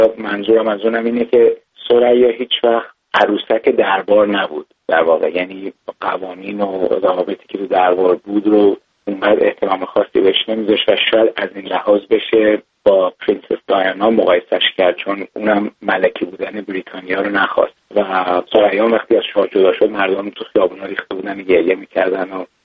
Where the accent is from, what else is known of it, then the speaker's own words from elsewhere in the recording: Iran; ما ایرانی هستیم